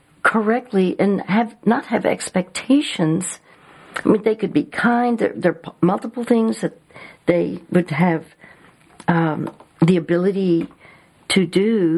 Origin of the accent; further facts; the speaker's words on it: Dallas, Texas, United States; I'm from Dallas, Texas.